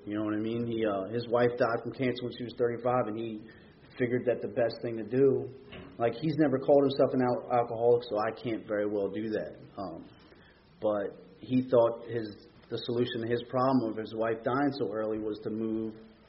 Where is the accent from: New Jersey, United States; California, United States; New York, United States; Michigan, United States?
New Jersey, United States; Jersey City; Like I said, I grew up in North Jersey, in Jersey City, and my uncles lived around me